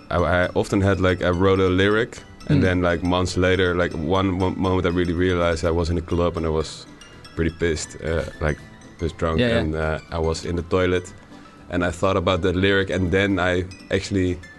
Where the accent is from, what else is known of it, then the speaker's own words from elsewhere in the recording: Rotterdam, South Holland, Netherlands; English is a second language; I'm from the Netherlands, from Rotterdam, and there's a big Surinamese community.